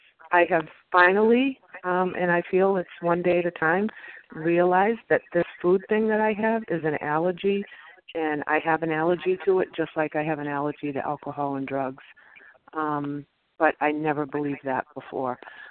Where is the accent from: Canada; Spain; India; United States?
United States; Massachusetts; from Massachusetts.